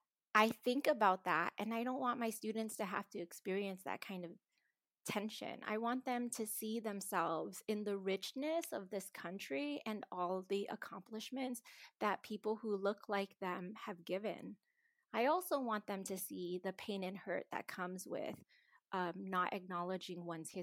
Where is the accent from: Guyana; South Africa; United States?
United States; and I had shared earlier that I'm Vietnamese American.